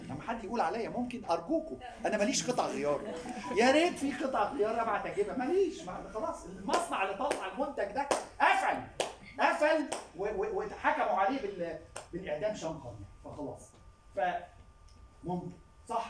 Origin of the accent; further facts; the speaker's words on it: Egypt; عندنا في مصر